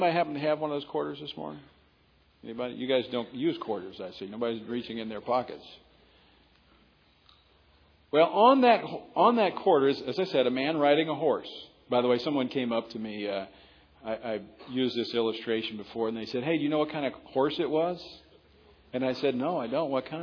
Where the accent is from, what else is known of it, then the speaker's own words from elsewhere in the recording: Louisiana, United States; I'm from Louisiana, by the way. Anybody know anything about Louisiana politics?